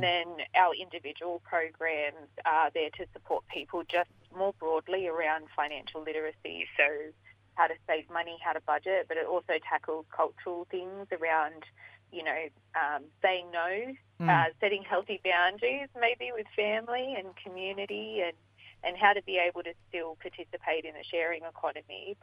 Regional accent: Griffith, New South Wales, Australia; Yeah, so I'm from Wiradjuri country, grew up out there. My family is Wiradjuri and Nyampa, yes. Originally from Griffith area.

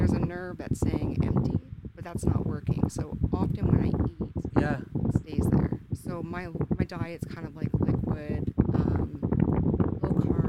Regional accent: Fort McMurray, Alberta, Canada; I'm born and raised here in Fort McMurray.

